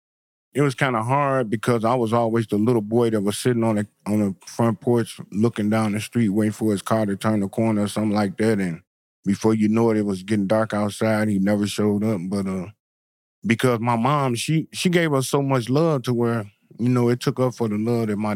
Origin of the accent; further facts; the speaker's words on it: Elkhart, Indiana, United States; also born or lived in Benton Harbor, Michigan; I was born in Benton Harbor, Michigan. But I was raised pretty much in Elkhart, the streets of Elkhart.